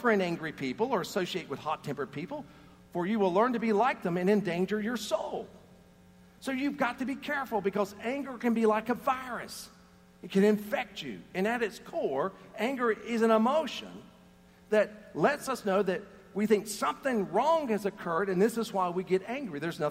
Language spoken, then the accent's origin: English; the South, United States; You know, we grew up in the South. That's how we are.